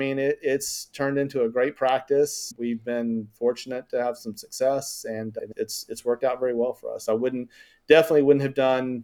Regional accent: Columbus, Georgia, United States; my congressman I'm from Columbus, Georgia. My congressman had a staff opening.

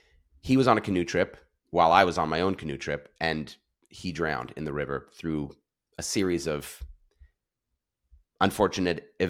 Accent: Canada; So that, as a Canadian kid, was huge.

